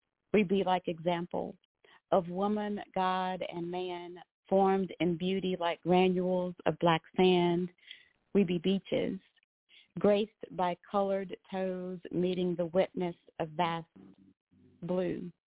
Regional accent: South Carolina, United States; South Carolina.

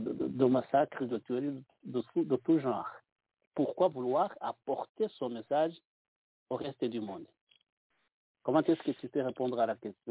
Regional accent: Rwanda; alors que même chez nous, au Rwanda, il n'a pas été entendu?

